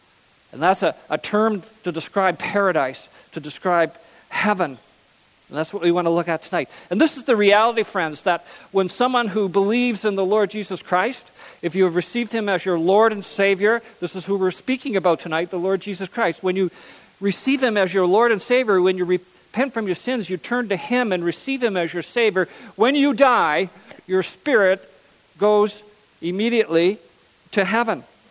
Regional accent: Canada; I'm from Canada.

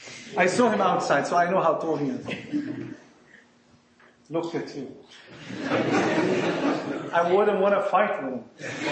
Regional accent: Egypt; accent: Egyptian; Forgive my Egyptian accent

